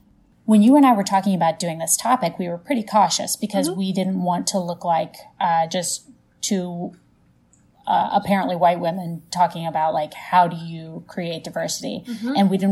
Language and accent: English; Missouri, United States; accent: St. Louis; What did I say the other day where my accent came out so hard? Oh, it was Fard Taurus. My first car was a Fard Taurus. That's more like St. Louis than Midwestern, but like.